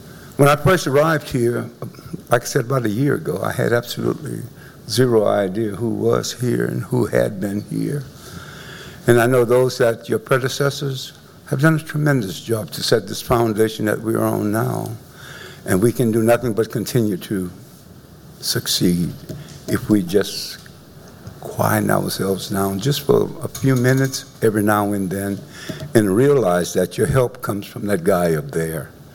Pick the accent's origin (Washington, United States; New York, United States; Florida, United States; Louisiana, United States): Louisiana, United States; New Iberia; now in Port Arthur, United States; I'm from Louisiana, New Iberia. And I've been here over a year